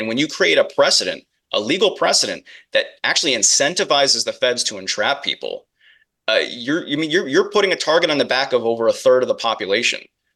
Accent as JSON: {"language": "English", "region": "New Jersey", "country": "United States", "said": "I'm from Monmouth County"}